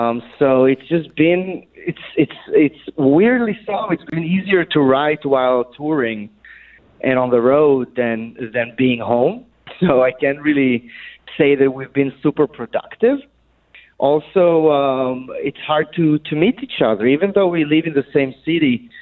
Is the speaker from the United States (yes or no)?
no; Israel; moved away as an adult; when I came from Israel in 2013, and I've been living off my suitcase basically for 7 years now